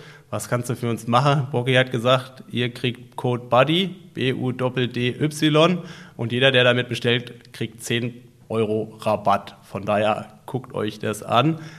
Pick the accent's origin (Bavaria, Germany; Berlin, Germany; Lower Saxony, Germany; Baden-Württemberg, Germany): Berlin, Germany; in meiner Heimatstadt Berlin